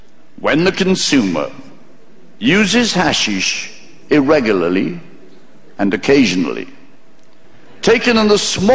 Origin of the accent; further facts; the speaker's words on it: Wales, United Kingdom; Now, see, the problem is I'm Welsh.